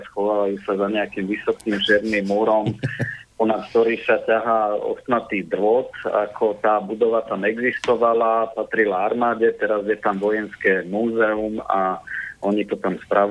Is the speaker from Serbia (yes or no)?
yes; Serbia; Slovak is a second language; moved away as an adult; now in Slovakia; Potom som prišiel na Slovensko študovať žurnalistiku, lebo som si myslel, že ten papier mi v živote pomôže a že sa vrátim domov a budem ďalej robiť v rádiu. Na nešťastie medzi tými tú moju krajinu pôvodu zbombardovali a nebolo sa kam vrátiť.